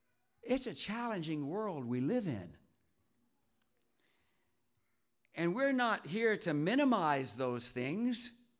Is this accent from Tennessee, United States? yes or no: yes; Tennessee, United States; When I grew up in Tennessee, and one of the favorite places to go growing up was Gatlinburg, Tennessee.